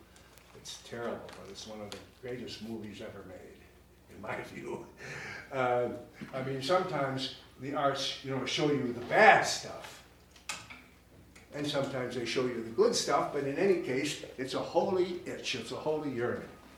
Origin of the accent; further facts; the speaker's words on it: Buffalo, New York, United States; now in Canada; But I was born as an American in Buffalo, New York, and I lived much of my life there, but I'm now living in Canada, and I'm a Canadian citizen as well.